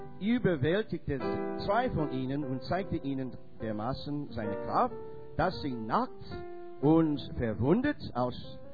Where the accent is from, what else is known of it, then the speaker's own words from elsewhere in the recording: United States; German is a second language; Ich bin Amerikaner.